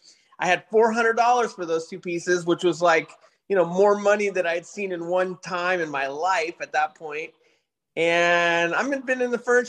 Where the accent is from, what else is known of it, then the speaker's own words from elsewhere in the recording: San Francisco, California, United States; You know, I grew up in San Francisco in high school.